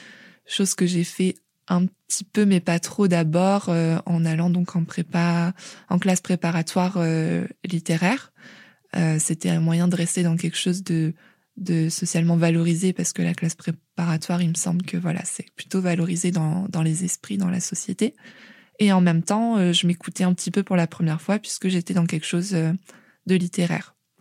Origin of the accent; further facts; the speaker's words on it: Nîmes, Occitanie, France; J'ai grandi à Nîmes, dans un quartier résidentiel.